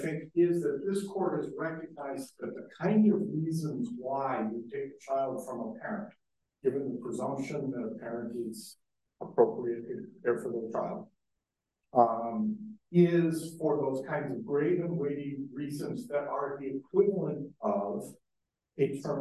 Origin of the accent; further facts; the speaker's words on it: Mankato, Minnesota, United States; I'm an attorney from Mankato, Minnesota